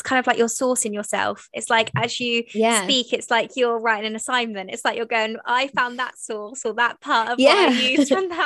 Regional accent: Bath, South West England, United Kingdom; when I first started out, when I was 18 from Bath, I couldn't afford to get the train.

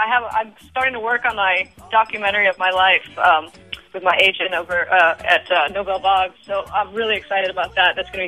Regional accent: Kauai, Hawaii, United States; You know, I grew up in Kauai, like you said.

